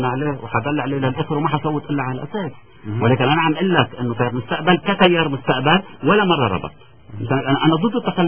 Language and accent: Arabic; Lebanon; انا بشعر انه انا حالي مهدد ومصلحتي كنائب وضميري كلبناني واتجاه الناس